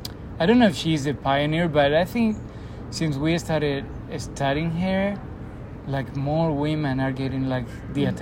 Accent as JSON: {"language": "English", "town": "Cartagena", "region": "Region of Murcia", "country": "Spain", "second_language": "English", "said": "Yeah, you know, and I'm from Cartagena in south southeast of Spain."}